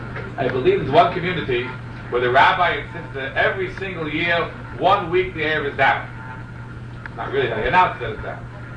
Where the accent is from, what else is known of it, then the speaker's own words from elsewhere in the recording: Kew Gardens Hills, New York, United States; But the first major break, it was really a major, incredible breakthrough in Erevin came in my hometown, Kew Garden Hills.